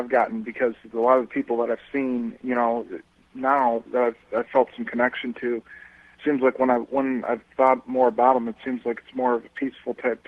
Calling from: Grosse Pointe, Michigan, United States; I'm calling from Grosse Pointe, Michigan.

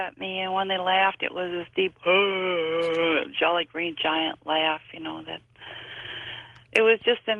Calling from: Appleton, Wisconsin, United States; Appleton, Wisconsin.

